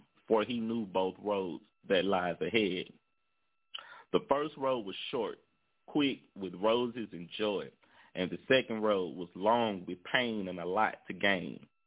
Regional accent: Shreveport, Louisiana, United States; they have a street in my city, in my hometown, Shreveport, named after you.

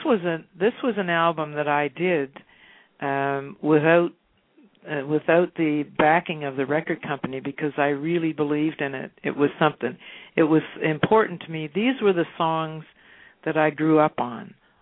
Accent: Canada; Being a Canadian and walking into Nashville, it's kind of, I always thought of it as kind of a closed shop.

